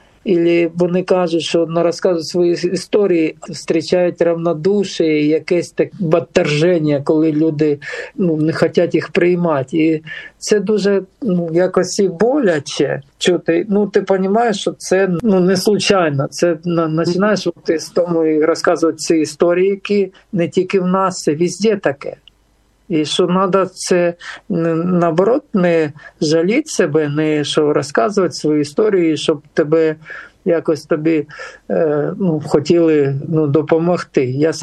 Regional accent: Donetsk, Donetsk Oblast, Ukraine; де узнали, що ми з Донецька, переселенці

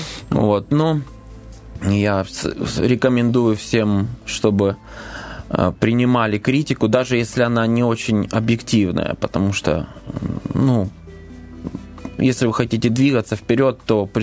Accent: Donetsk, Donetsk Oblast, Ukraine; also born or lived in Crimea; Я человек из Донецка, и в Донецке свой менталитет, а в Крыму, где жил, немножко другой, более сдержанный, более интеллигентный менталитет.

